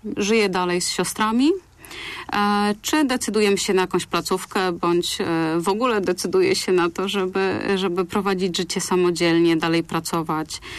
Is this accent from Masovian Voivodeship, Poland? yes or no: no; Słupca, Greater Poland Voivodeship, Poland; now in Poznań, Poland; my ogólnie pochodzimy ze Słupcy. To jest miejscowość taka malutka właściwie, niecałe 13 tysięcy mieszkańców.